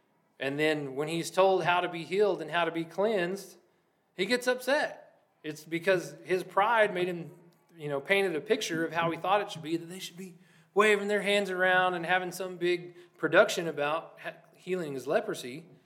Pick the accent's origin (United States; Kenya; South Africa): United States; Lockney, Texas; American pride, Texas pride, and growing up in Lockney, we had Longhorn pride.